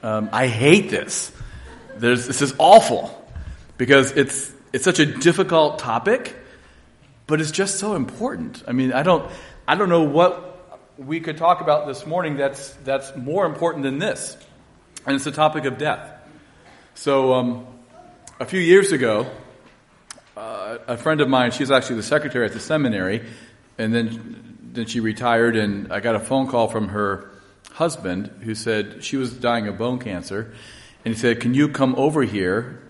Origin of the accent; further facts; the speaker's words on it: Ohio, United States; I grew up in Northeast Ohio cheering for every one of Cleveland sports teams.